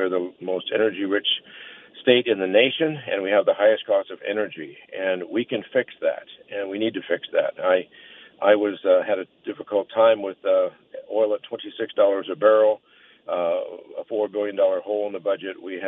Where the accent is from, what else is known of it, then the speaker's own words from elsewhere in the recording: Delta Junction, Alaska, United States; also born or lived in Fairbanks / Valdez; I was born in Fairbanks. I lived in Fairbanks for a couple years. Moved to Delta Junction. I started my education in Delta Junction at Fort Greeley, and we lived there for 7 years. And then we moved to Valdez in about 1960, and I lived in Valdez for about 30 years.